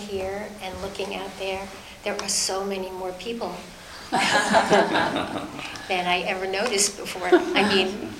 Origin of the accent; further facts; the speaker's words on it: New York City, New York, United States; I was born in the Bronx. I grew up in the Bronx. I grew up in a neighborhood that was called Hillside, and there were no hills.